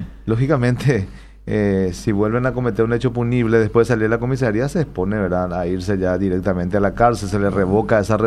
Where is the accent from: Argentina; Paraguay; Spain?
Paraguay; así somos los paraguayos, ¿verdad? Así somos los paraguayos